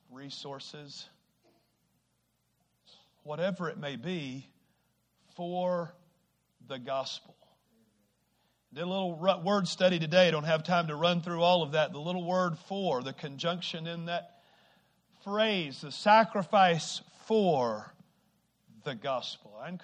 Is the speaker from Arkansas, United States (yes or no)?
yes; Bradford, Arkansas, United States; I grew up in Bradford, Arkansas